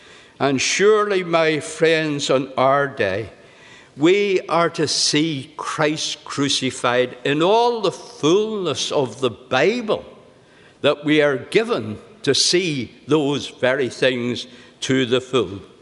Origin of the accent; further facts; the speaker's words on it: Belfast, Northern Ireland, United Kingdom; When I was a wee boy growing up in Belfast many years ago, feels like hundreds of years ago